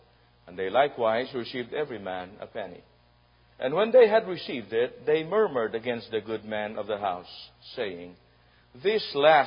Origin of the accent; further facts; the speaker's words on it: Philippines; I came from the Philippines